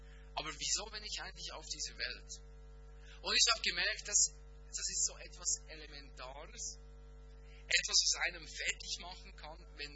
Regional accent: Bern, Switzerland; ich komme aus der Landwirtschaft ursprünglich, im Emmental, ich weiß, wie das funktioniert

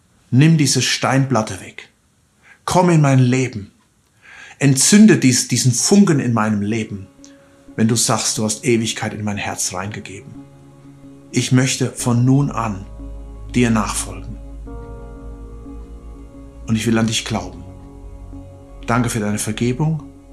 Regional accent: Germany; erleben vielleicht die authentischste Ostern, die wir bisher gehabt haben, zumindest als Deutsche. In anderen Ländern gab es sicherlich auch schon oft diese authentische Ostern, aber besonders hier in unserem Land.

